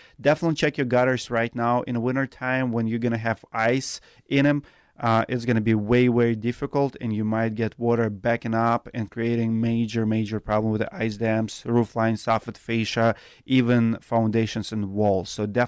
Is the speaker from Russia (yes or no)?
yes; Siberia, Russia; moved away as an adult; now in United States; I'm from Siberia. So I'm from the country, from the region where we have, you know, literally 6-inch windows.